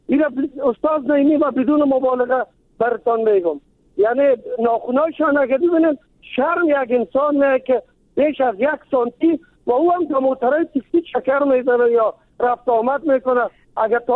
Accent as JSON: {"language": "Persian", "region": "Kabul", "country": "Afghanistan", "said": "من از کابل هستم، یعنی و در قوم تاجک ولی مسلمان افغان دوست"}